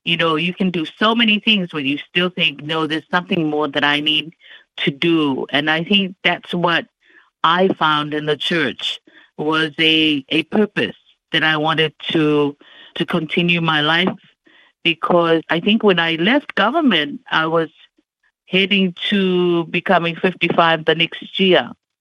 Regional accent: Fiji; Growing up in the Anglican Church, I had participated in things such as being in Sunday school and being in a youth group. Growing up in Fiji, I was under the pastorship or ministry of one of the great men of our church

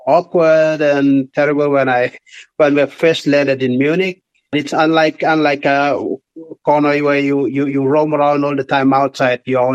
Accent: Karoo, New Ireland, Papua New Guinea; I grew up in Karoo village. That's the village. And my mom's from the west coast of New Ireland.

